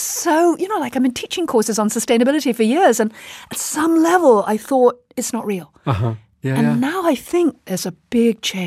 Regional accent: United Kingdom; You know, I'm British, so I focus on how firms can change.

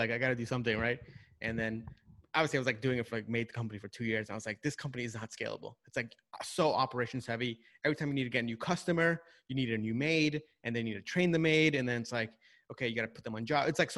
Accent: New York, United States; So I grew up in New York, so Long Island. And then I actually went to college upstate in New York at Binghamton.

